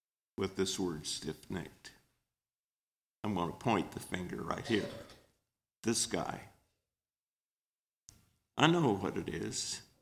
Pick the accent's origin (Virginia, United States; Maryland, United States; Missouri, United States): Missouri, United States; Collins; Well, I came from the South Missouri, and I came here to the city, and and became a city boy.